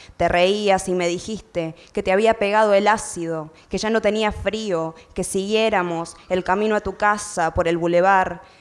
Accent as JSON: {"language": "Spanish", "region": "Córdoba", "country": "Argentina", "said": "Buenas noches. Bueno, vengo de Córdoba."}